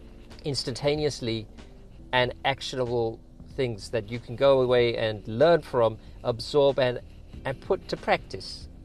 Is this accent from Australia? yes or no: no; England, United Kingdom; moved away as an adult; now in United States; So I'm originally from England. Just a background for you. I'm originally from England. I moved to the United States about 14 years ago, and I became a citizen this year as well.